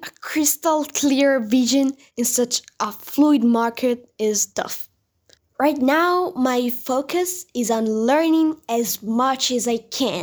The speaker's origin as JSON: {"language": "English", "country": "Italy", "said": "I'm 14, I'm from Italy"}